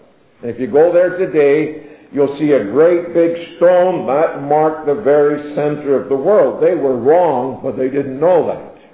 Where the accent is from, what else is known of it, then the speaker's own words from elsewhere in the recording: British Columbia, Canada; I'm from British Columbia, should be a fisherman.